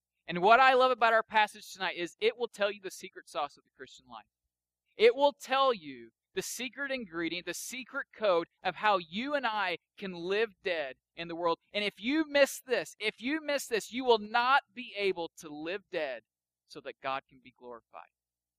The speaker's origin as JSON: {"language": "English", "region": "Illinois", "country": "United States", "lives_now": "Virginia, United States", "said": "I'm from Southern Illinois, and we had two burger places that have burgers that you just don't have here in Virginia."}